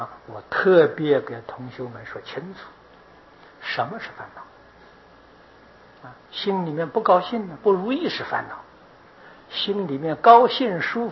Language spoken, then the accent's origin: Chinese; Taiwan; 那么今天在全世界比例当中，我们台湾人知道的是最多。台湾是宝岛啊